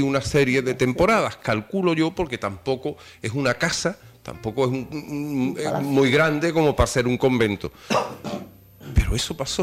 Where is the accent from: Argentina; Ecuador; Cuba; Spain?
Spain; Yo soy del barrio de la Iglesia, mayor, de toda la vida, y sigo viviendo allí, en Jorge Juan.